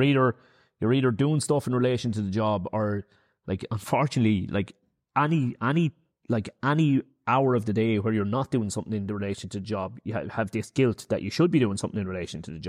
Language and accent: English; Ireland; Maybe it's just because I'm Irish and you're looking at it through those eyes.